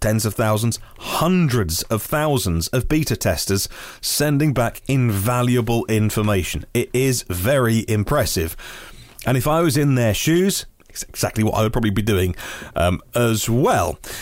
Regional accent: United Kingdom; maybe it's because I'm British and reserved

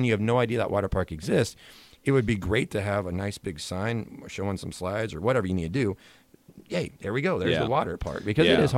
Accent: Topeka, Kansas, United States; I come from Topeka.

